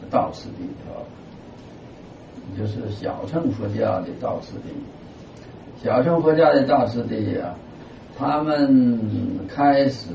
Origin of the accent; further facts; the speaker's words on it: China; 我们中国人对这个问题有注意吧？